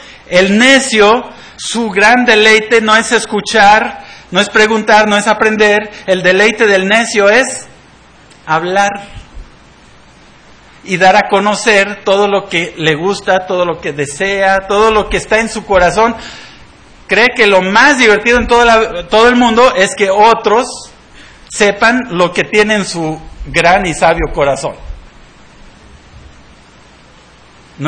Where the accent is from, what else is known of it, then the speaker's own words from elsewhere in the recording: Mexico; Yo, desde niño, yo siempre quería tener piel más morena. Crecí en México y era blanquito con pecas, ¿verdad?